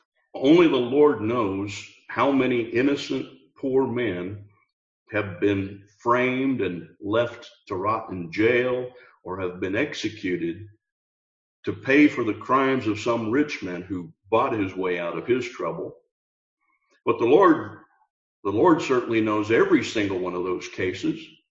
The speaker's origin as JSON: {"language": "English", "country": "United States", "said": "So I tell you, as an American, I know American Christians don't know anything about real persecution."}